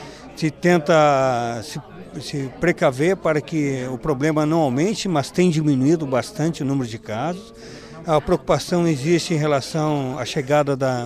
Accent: Brazil; Para mim é um grande prazer também, como brasileiro, poder estar participando dessa mensagem das Nações Unidas

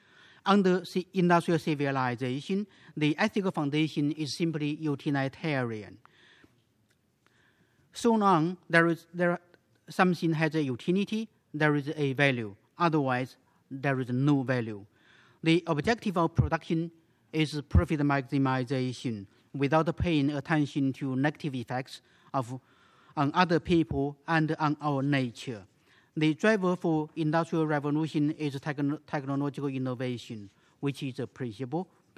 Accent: China; English is a second language; As I'm from China, you may allow me to share with you some of the experiences in China's green goal making in the development planning process.

